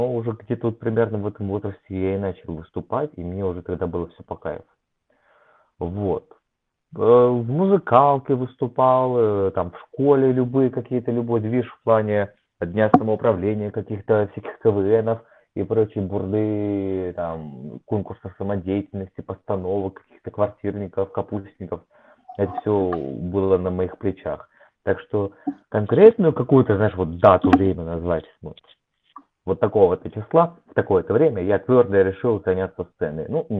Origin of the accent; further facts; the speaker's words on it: Kaliningrad, Kaliningrad Oblast, Russia; also born or lived in Blagoveshchensk / Kamchatka; Далее мы какое-то время жили на Камчатке. Вот. Ну, мы уже с Камчатки переехали в Калининград, собственно говоря. Вот, так что Калининград для меня родной город, но родился я не там.